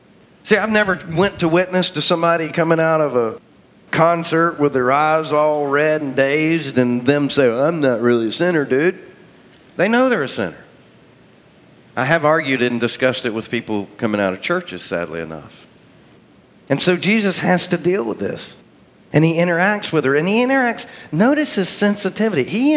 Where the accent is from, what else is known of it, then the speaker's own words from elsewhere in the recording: the South, United States; I was born and raised in the South. My family's been here 280 years in this area.